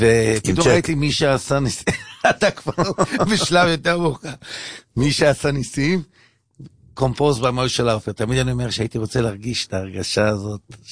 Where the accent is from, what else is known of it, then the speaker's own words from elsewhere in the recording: Belgium; זה היה קמפ שבאו אמריקאים, ואני אז באתי מבלגיה.